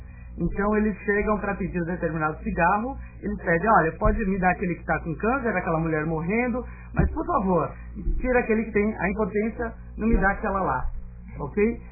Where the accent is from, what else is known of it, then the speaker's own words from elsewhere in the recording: São Paulo, Brazil; Eu sou de São Paulo, mas trabalho aqui em Santos.